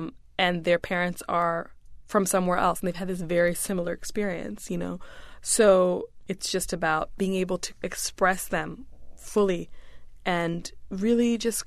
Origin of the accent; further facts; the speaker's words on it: United States; also born or lived in Uganda / Rwanda; I'm East African, but I grew up in the States mostly